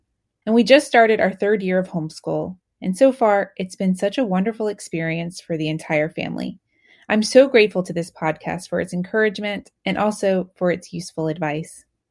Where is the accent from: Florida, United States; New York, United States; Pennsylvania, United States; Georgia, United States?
Florida, United States; Tallahassee; I'm from Tallahassee, Florida.